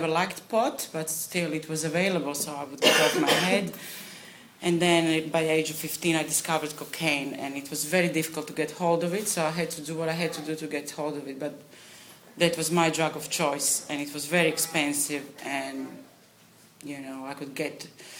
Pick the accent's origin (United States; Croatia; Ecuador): Croatia; I'm 37, and I'm from Croatia.